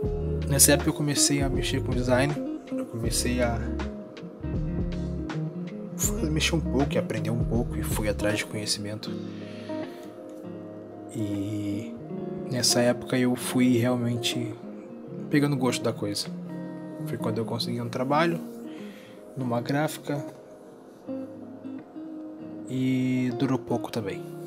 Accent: Rio de Janeiro, Brazil; mudei para o Rio de Janeiro, minha terra natal. Eu já morava fazia 10 anos fora e eu mudei para o Rio de Janeiro. Enfim, estou aqui faz 3 meses

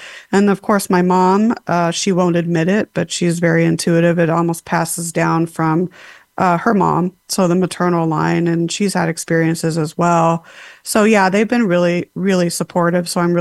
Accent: Huntington Beach, California, United States; born there; also born or lived in Las Vegas; So I was born in Huntington Beach, and then my I'm an only child. And so then my parents and I moved out to Las Vegas for a few years.

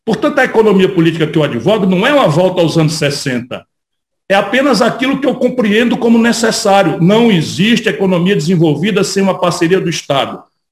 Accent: Ceará, Brazil; also born or lived in Pindamonhangaba, São Paulo; o poderoso estado de São Paulo, onde eu enterrei meu umbigo. Eu nasci lá em Pindamonhangaba, peguei o pau de arara na direção inversa, fui criado no Ceará.

